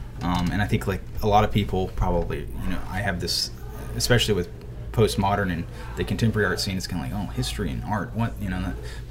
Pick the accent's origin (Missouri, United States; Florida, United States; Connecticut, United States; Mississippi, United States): Florida, United States; So, you know, it was all part of like growing up in Florida